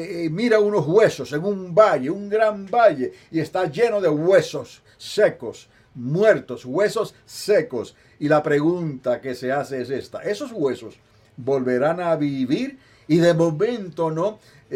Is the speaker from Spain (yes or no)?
no; Utuado, Puerto Rico; no en Utuado, Puerto Rico, de donde soy oriundo.